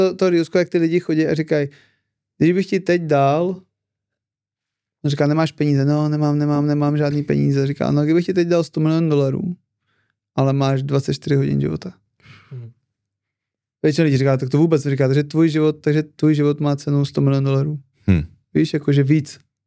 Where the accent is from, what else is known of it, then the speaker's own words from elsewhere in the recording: Kladruby, Central Bohemian Region, Czechia; Tím, jak jsem vyrůstal v Kladrubech jako rehabilitační ústav, tak tam je to jako hodně častý